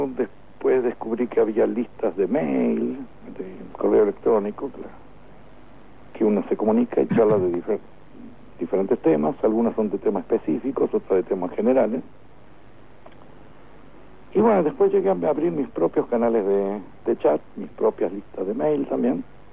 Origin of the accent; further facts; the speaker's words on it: Argentina; now in Norway; Pasar un poco papelón como argentino, tener que aprender de los noruegos.